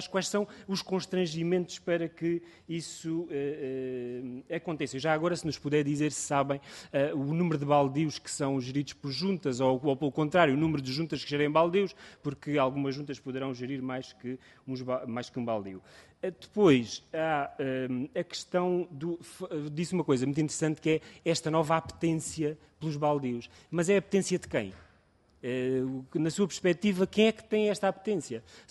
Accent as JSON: {"language": "Portuguese", "region": "Alentejo", "country": "Portugal", "said": "Eu sou de uma zona, eu sou alentejano, e sou de uma zona onde não há baldios"}